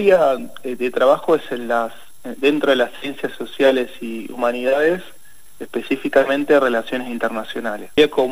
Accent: Buenos Aires, Argentina; originariamente soy de Buenos Aires

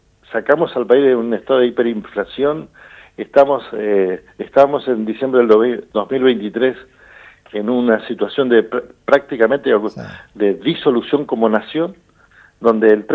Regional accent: Moreno, Buenos Aires Province, Argentina; Yo soy oriundo de Moreno.

